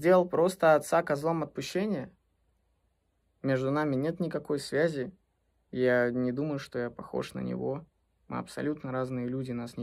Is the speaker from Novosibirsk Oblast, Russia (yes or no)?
yes; Novosibirsk, Novosibirsk Oblast, Russia; born there; Я родился в Новосибирске.